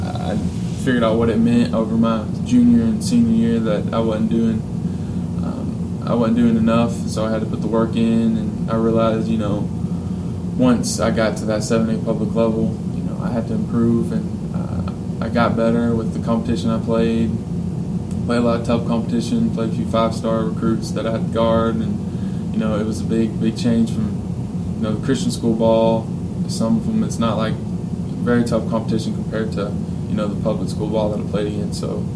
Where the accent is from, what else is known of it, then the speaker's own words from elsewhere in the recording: Pensacola, Florida, United States; also born or lived in Atlanta; I was born in Atlanta, Georgia, and I only lived there for about 6 years, and then I moved down to Pensacola, Florida, where my dad is a pastor